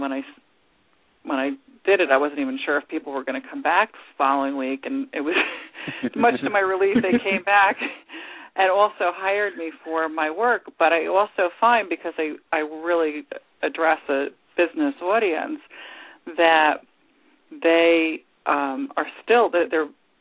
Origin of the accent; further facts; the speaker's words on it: New Jersey, United States; Well, I'm from New Jersey originally and went out to California with this idea that I wanted to work at in a motion picture studio